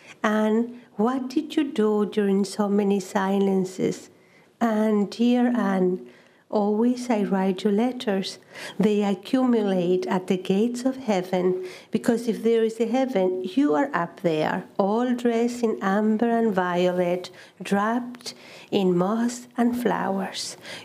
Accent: Chile; and especially growing up in Chile, a very good world, different than the world of my parents.

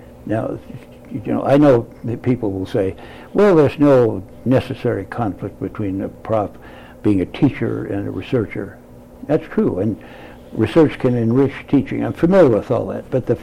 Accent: Portland, Oregon, United States; also born or lived in Seattle / California; I grew up in Portland and lived in Seattle for 13 years, and 18 years in Portland, 13 years in Seattle, and 5 years or so down in Santa California.

